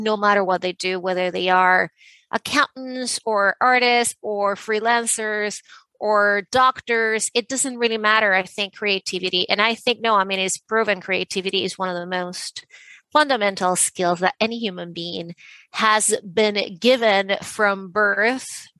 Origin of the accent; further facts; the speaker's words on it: Venezuela; moved away as an adult; now in United States; I grew up in Venezuela, and I moved to the States to go to law school.